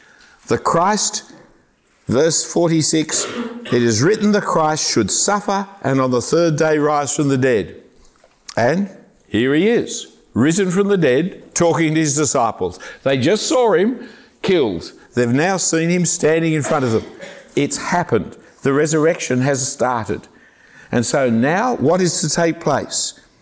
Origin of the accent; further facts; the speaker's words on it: Australia; it's very hard watching cricket as an Australian now, it's just embarrassing.